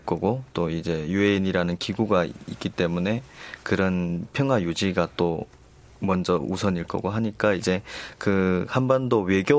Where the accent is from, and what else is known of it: North Korea